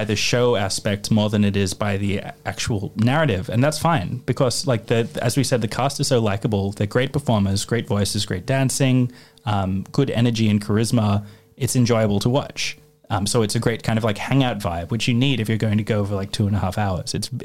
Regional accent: Australia; We're Australian, sorry.

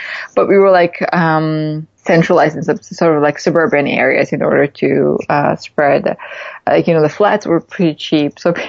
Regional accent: Kyiv, Ukraine; born there; English is a second language; I was born in Kiev, which is like a huge city

